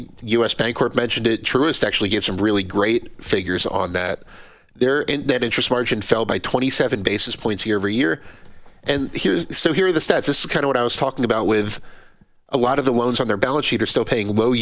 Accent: New Jersey, United States; I mean, I'm from New Jersey, and most of my friends have gotten out of there.

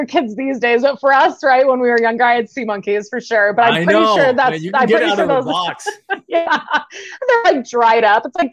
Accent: Phoenix, Arizona, United States; now in Salt Lake City, United States; I think I told you before, I'm from Phoenix. I'm used to 120, but I've been here since 2007.

